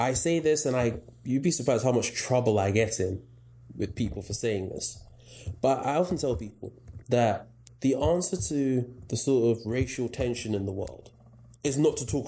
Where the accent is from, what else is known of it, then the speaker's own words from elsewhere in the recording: Ghana; And it's weird because obviously I'm the guy from Ghana and they're from Hungary.